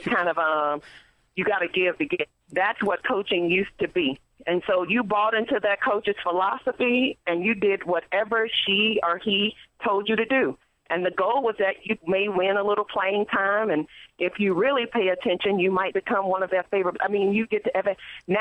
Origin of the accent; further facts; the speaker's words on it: Louisiana, United States; I grew up in Louisiana.